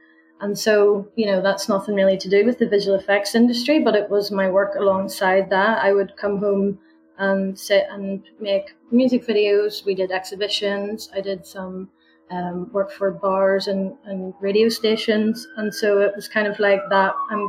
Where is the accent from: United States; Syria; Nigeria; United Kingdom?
United Kingdom; Belfast, Northern Ireland; accent: Belfast; my Belfast accent is still there a wee bit.